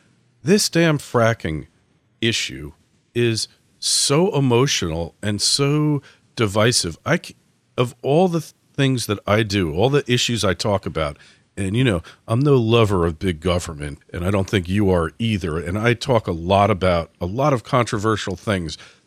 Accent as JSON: {"language": "English", "region": "New Jersey", "country": "United States", "tie": "born or raised there", "said": "I grew up in Jersey, on the New Jersey Turnpike, and there was an elevated section where you could see the entire New York City skyline"}